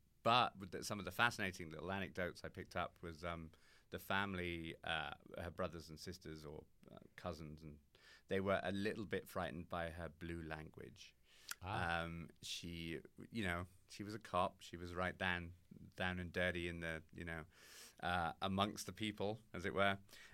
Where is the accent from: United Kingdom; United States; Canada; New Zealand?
United Kingdom; And especially, obviously, as you can hear, I'm British.